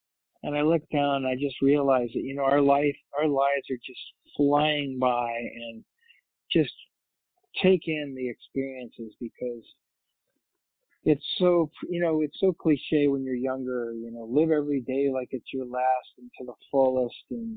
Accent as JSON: {"language": "English", "town": "Chicago", "region": "Illinois", "country": "United States", "tie": "born or raised there", "said": "There are about 10, maybe a dozen fans that I grew up with in Chicago."}